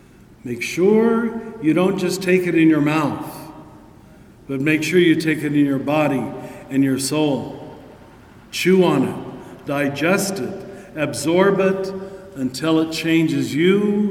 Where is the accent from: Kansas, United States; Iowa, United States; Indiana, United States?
Kansas, United States; I grew up in Kansas.